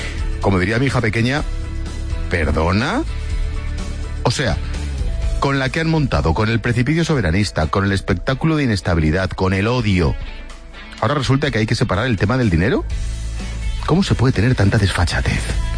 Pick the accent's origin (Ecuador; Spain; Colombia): Spain; somos españoles